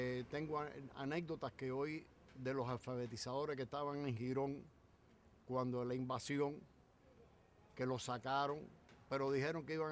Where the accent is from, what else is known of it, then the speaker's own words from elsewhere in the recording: Havana, Cuba; Yo era un típicamente ciudadano de la ciudad de La Habana, nací en La Habana Vieja. Nunca había salido fuera de La Habana.